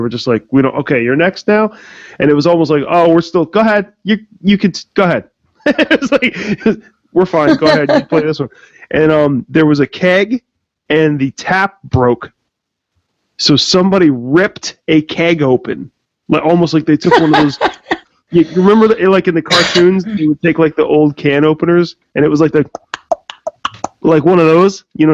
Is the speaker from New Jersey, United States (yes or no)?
no; Coopersburg, Pennsylvania, United States; And it's funny too, because I grew up in Coopersburg.